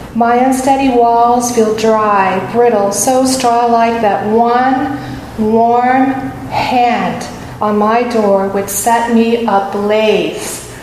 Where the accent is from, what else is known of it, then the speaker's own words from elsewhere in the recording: Kansas City, Missouri, United States; I'm from Missouri, and so Ellen's poem about the ruby slippers. I'm from Kansas City, not Kansas. Well, Dorothy's from Kansas, but I'm from Missouri.